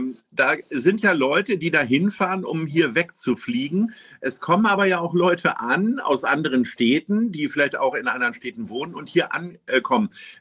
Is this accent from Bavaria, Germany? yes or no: no; Hanover, Lower Saxony, Germany; born there; ich komme aber gar nicht aus Bremen. Ich komme tatsächlich in Hannover, bin ich geboren.